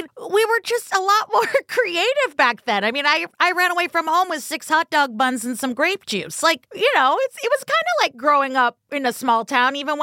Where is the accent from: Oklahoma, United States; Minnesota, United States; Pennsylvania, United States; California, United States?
California, United States; Right, because the school, like, over here, we didn't have this growing up in California